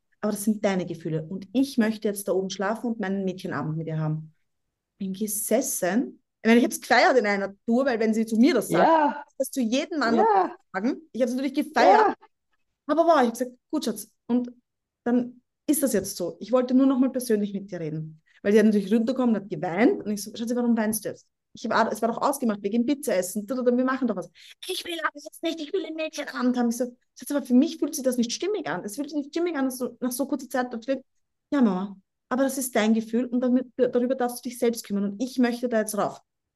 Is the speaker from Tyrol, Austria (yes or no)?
no; Vienna, Austria; born there; aber ich bin eine gebürtige Wienerin.